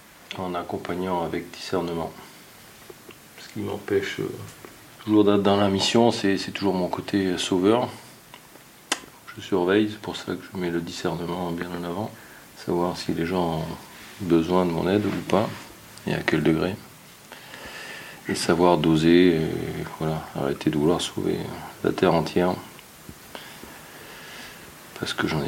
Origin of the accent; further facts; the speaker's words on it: Southwest France, France; j'ai 59 ans, bientôt 60. Je suis originaire du Sud-Ouest.